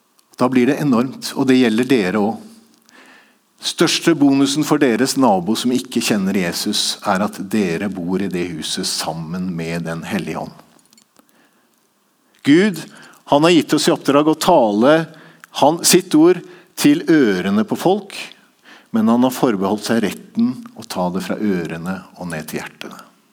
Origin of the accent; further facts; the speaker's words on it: Eastern Norway, Norway; Jeg er østlending, og jeg vet at dere i Rogaland ikke har sånn voldsom tru på østlendinger.